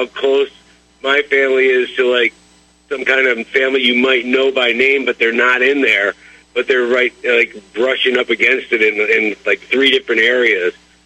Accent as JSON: {"language": "English", "town": "Cleveland", "region": "Ohio", "country": "United States", "tie": "born or raised there", "said": "he was in pharmaceutical industry where I grew up in Cleveland, Ohio, for like 70 years."}